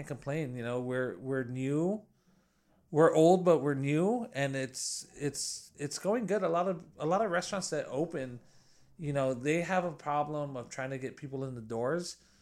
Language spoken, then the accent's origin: English; Highland Park, United States; We grew up in Highland Park. When we grew up in Highland Park, you know, you couldn't walk down the street.